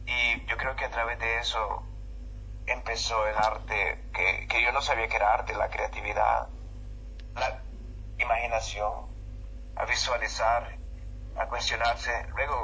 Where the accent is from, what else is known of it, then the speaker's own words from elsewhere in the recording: El Salvador; now in Robertson, Australia; Yo crecí en El Salvador más que nada, entonces es bien similar realmente a los dos países.